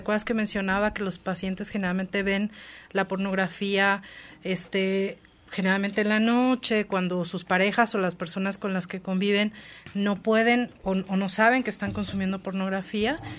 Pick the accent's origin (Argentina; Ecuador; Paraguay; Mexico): Mexico; voy a hablar de México porque pues yo soy mexicana